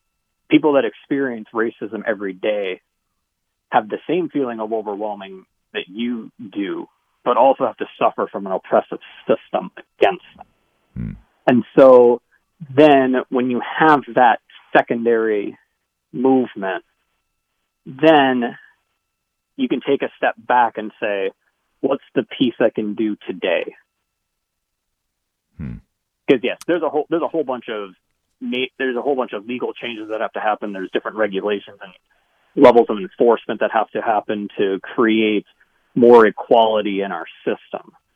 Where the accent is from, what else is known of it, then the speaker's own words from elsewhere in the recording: North Dakota, United States; I mean, it was always interesting growing up in North Dakota because you would assume that mostly white people in North Dakota, and there are